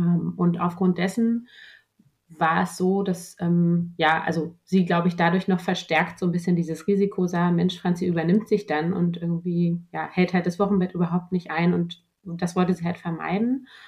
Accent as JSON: {"language": "German", "region": "Berlin", "country": "Germany", "tie": "born or raised there", "said": "ich bin gebürtige Berlinerin und lebe auch schon eh und je in Berlin und bin 32 Jahre alt."}